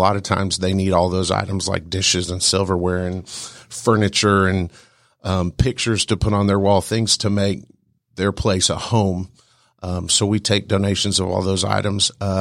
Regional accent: Colorado, United States; And I have a friend that I played football with growing up in Colorado

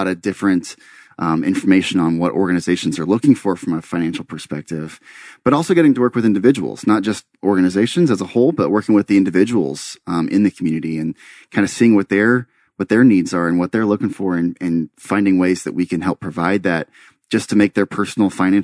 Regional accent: Texas, United States; And growing up in a smaller town in Texas, one thing I love about Texas, and I'm so sorry for being a Texan and plugging Texas

